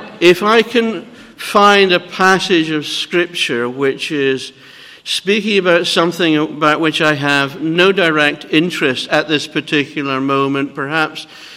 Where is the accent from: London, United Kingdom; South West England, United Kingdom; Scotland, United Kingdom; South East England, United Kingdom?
Scotland, United Kingdom; Edinburgh; I grew up in Edinburgh